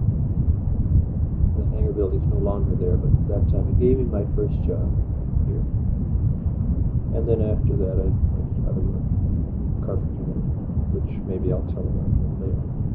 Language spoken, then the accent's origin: English; Canada; also born or lived in Anchorage; now in United States; I actually come from Canada. I'm still a Canadian citizen with a permanent immigrant visa in the U.S.